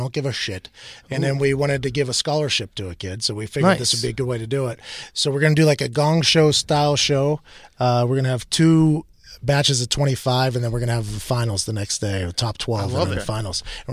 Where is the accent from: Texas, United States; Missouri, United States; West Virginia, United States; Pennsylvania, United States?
Pennsylvania, United States; Pittsburgh; I played there in college. I'm from Pittsburgh.